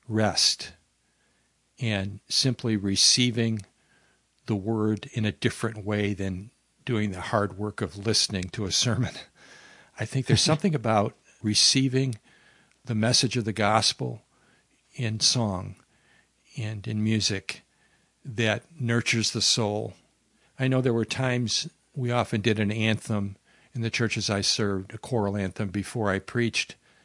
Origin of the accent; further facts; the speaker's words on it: Minnesota, United States; I'm from Minnesota here in the southern half of Minnesota. We have a lot of rural churches that are struggling for survival